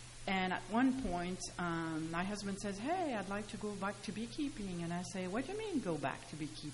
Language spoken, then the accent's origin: English; France; English is a second language; moved away as an adult; now in United States; as you can hear by my accent, you know, we moved from France 20 years ago. I mean, August 12th, so 20 years exactly ago.